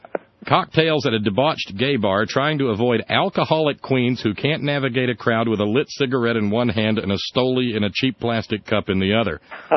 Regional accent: Alabama, United States; I came up into consciousness, you know, 6-7 years old, just as integration was taken hold in my hometown in Alabama.

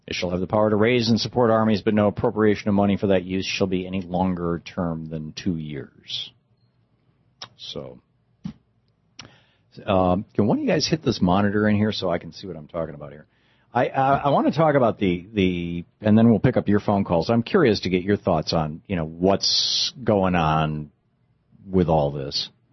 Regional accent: Michigan, United States; All over the Midwest, for example, where I grew up in Michigan, there are capped oil wells.

